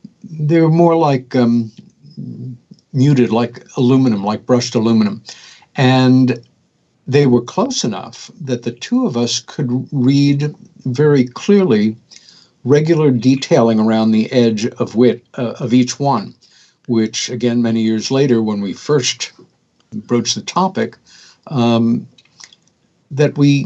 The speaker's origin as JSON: {"language": "English", "region": "New York", "country": "United States", "tie": "born or raised there", "said": "when we were kids growing up on Long Island, New York State, about 30 miles east of Manhattan in a little village."}